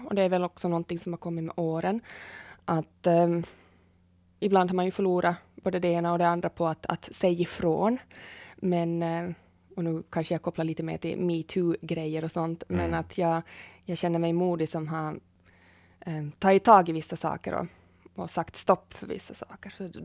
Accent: Kronoby, Ostrobothnia, Finland; där jag är uppväxt i Kronoby, en liten by som heter Libik

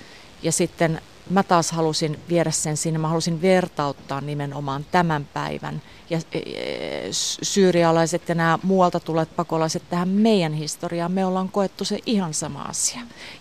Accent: Kiuruvesi, North Savo, Finland; Ja mä oon itse Kiuruvedeltä kotoisin sieltä Savosta

